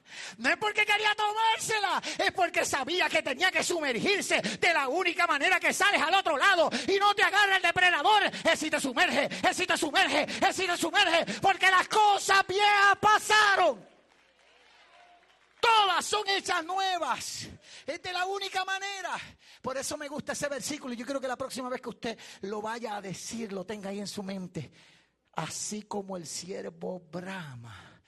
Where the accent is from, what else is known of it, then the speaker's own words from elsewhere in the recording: Puerto Rico; Soy puertorriqueño.